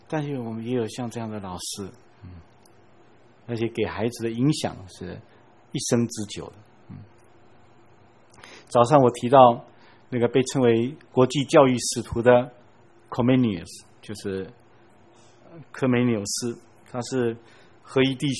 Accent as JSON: {"language": "Chinese", "country": "Taiwan", "said": "可能我们台湾也是这样"}